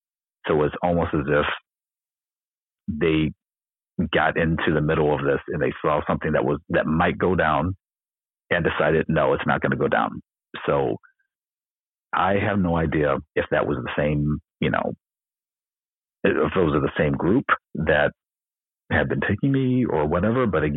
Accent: Ohio, United States; also born or lived in California; And, you know, I'm originally from Ohio. So I moved to California and then moved back to Ohio.

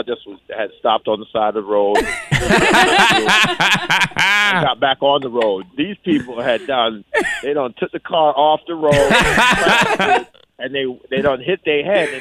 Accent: Jamaica; I'm from Jamaica, so everything in Jamaica natural.

